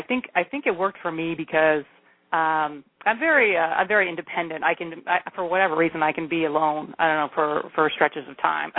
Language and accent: English; California, United States; I'm born and raised in California, actually, California girl.